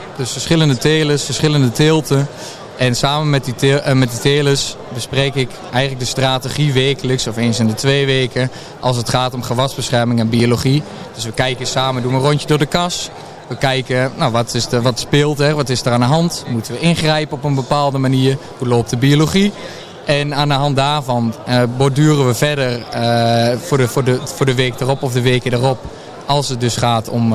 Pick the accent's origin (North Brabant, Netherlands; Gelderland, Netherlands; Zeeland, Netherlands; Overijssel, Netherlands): Overijssel, Netherlands; ik kom uit Twente en daar is de kassenregio, is daar niet zo'n ding.